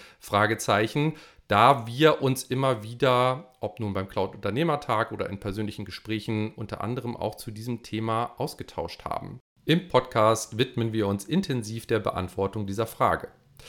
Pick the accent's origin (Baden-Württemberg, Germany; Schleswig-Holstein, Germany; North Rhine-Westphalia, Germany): North Rhine-Westphalia, Germany; Bonn; wir sind beide Bonner